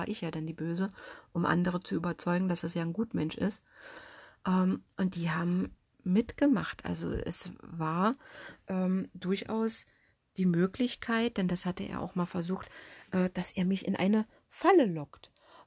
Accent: Berlin, Germany; und ich bin in der Hauptstadt Berlin groß geworden

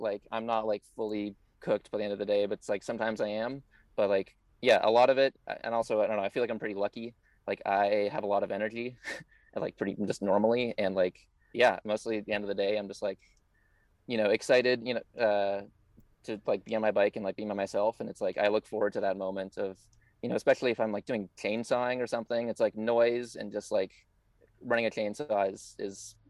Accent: Seattle, Washington, United States; So yeah, I grew up in Seattle. I played like soccer for a while.

